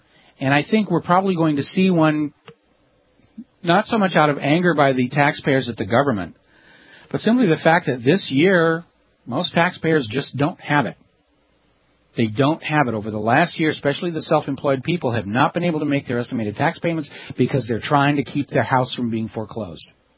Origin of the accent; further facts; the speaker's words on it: New Hampshire, United States; also born or lived in Boston; Now, I'm from New England originally. I was born in Boston, spent my childhood on a farm in New Hampshire, and so this is all local stuff for me.